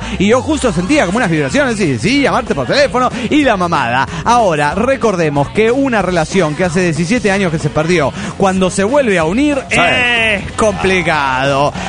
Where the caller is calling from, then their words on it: Rivera, Uruguay; de Rivero, Uruguay.